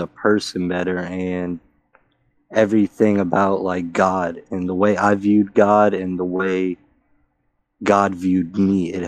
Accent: New Orleans, Louisiana, United States; I'm 29. I'm from New Orleans, Louisiana, and I'm just blessed to be here.

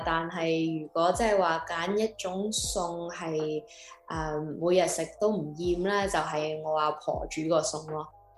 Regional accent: California, United States; 我不嬲以嚟都系喺Bay Area 呢度长大嘅，啱啱搬咗出嚟，因为又开始事业啊，咁就搬咗出嚟三藩市咯。

